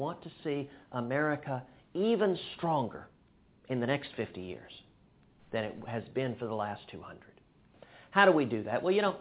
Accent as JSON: {"language": "English", "town": "Houston", "region": "Texas", "country": "United States", "tie": "born or raised there", "said": "In high school, growing up in Houston, I got involved with a group that was called the Free Enterprise Institute."}